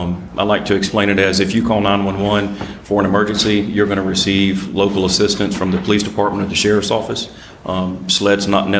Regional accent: Orangeburg, South Carolina, United States; moved away as an adult; now in Charleston, United States; I was born and raised in Orangeburg, South Carolina. Graduated from Orangeburg High School. Graduated from Limestone College with a bachelor's in criminal justice. Began my law enforcement career in Orangeburg in 1996. Moved to Charleston in 1999, where I have been since.

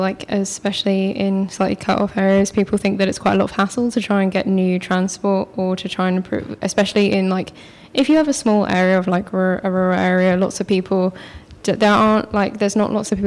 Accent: East of England, United Kingdom; I'm from Norfolk, and a lot of my friends had to travel to school

